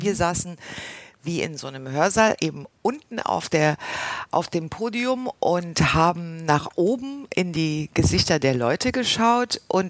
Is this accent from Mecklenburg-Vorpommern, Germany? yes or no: no; Halle, Saxony-Anhalt, Germany; born there; Halle ist mein Geburtsort, aber ich habe dort nie gelebt